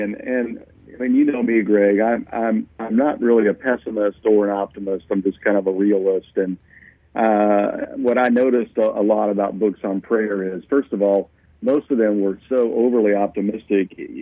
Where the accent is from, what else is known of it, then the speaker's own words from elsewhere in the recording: Kentucky, United States; accent: Kentucky; I still haven't lost my Kentucky accent, unfortunately.